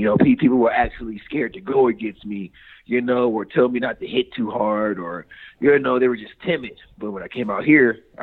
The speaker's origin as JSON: {"language": "English", "town": "Cleveland", "region": "Ohio", "country": "United States", "tie": "born or raised there", "said": "No. I grew up in Cleveland."}